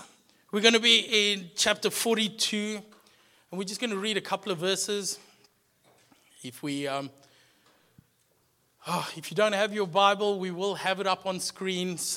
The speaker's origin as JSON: {"language": "English", "town": "Secunda", "region": "Mpumalanga", "country": "South Africa", "said": "So my wife and I, we're not originally from the Cape. We only here about 6 years. And we come from the Highveld, a small town called Secunda."}